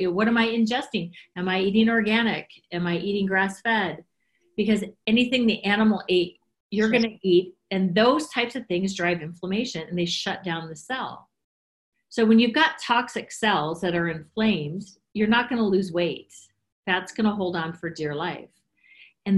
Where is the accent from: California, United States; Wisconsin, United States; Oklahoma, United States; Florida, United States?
Wisconsin, United States; And you know the sad part about this is I'm Italian. And I grew up in Wisconsin. So, they should take away my Italian card.